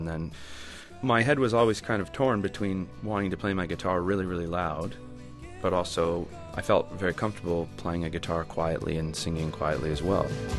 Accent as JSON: {"language": "English", "country": "Canada", "said": "I think it's still sort of in your DNA as a Canadian singer-songwriter."}